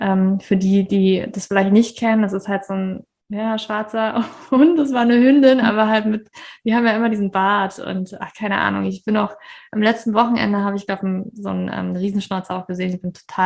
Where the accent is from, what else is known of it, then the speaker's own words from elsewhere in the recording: Berlin, Germany; born there; ich bin eigentlich nicht in Berlin aufgewachsen. Ich bin nicht aus Berlin. Ich bin in Berlin geboren.